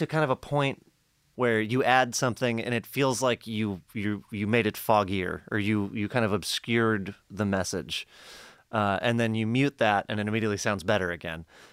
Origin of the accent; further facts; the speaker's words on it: Midwest, United States; I'm from the Midwest. I've been not saying what I feel and moving around what other people feel my entire life.